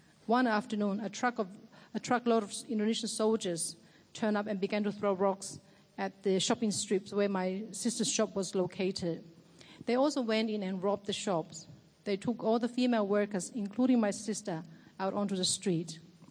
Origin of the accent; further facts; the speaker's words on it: Timor-Leste; I'm originally from East Timor, or Timor-Leste, as it is now known.